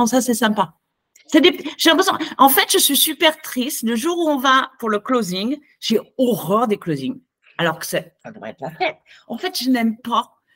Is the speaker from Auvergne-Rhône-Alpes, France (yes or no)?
yes; Auvergne-Rhône-Alpes, France; je viens de l'Ardèche, tu vois, je suis ardéchoise, le sens de la terre, je me sens venir de la terre, j'ai des racines vigneronnes, tu vois, il y a tout ma famille, le fief est toujours là